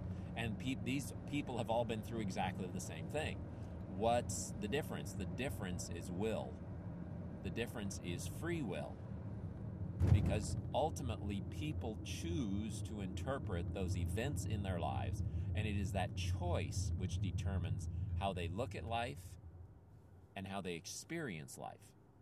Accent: Philippines; now in United States; I grew up in the Philippines, where many families have many children.

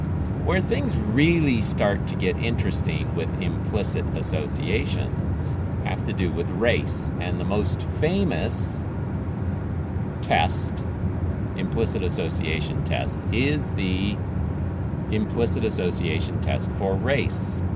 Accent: Philippines; because I grew up in the Philippines.

